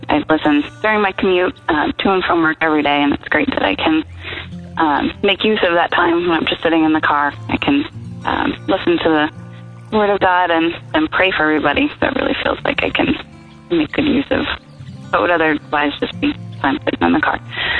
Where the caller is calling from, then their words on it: Pennsylvania, United States; I'm calling from Pennsylvania, outside of Philadelphia.